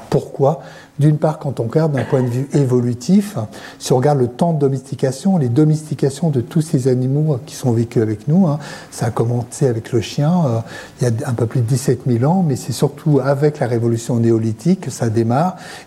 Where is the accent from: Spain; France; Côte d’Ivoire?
France; Brittany; enfin, je suis breton